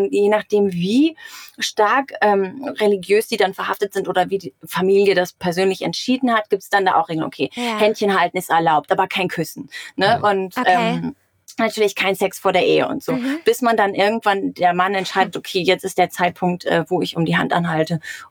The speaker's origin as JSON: {"language": "German", "country": "Germany", "said": "wo wir als Deutscher immer so denken, um Gottes Willen, die armen Frauen"}